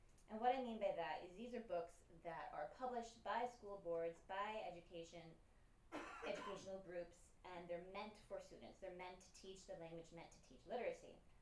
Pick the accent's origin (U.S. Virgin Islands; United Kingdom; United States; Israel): United Kingdom; London; Because I was from London, this had to be a lot of armchair research, unfortunately.